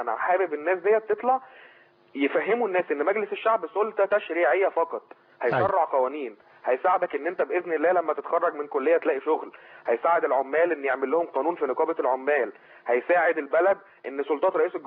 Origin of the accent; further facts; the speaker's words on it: Egypt; ودي حاجة بتسعدنا كلنا كمصريين،